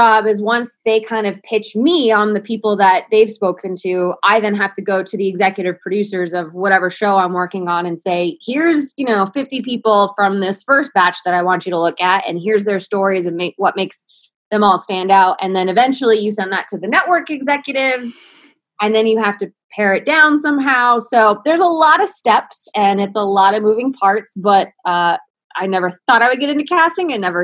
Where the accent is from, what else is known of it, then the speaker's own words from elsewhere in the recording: Maine, United States; now in Los Angeles, United States; Yeah, so I was born and raised in Maine. I'm from a small town of 7,000 people.